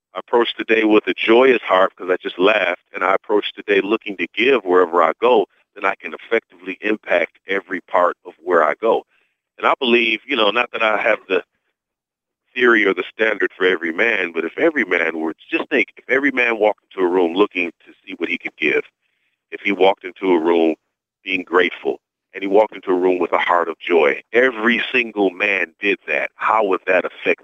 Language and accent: English; Romulus, Michigan, United States; I grew up just outside of Detroit, a little town called Romulus.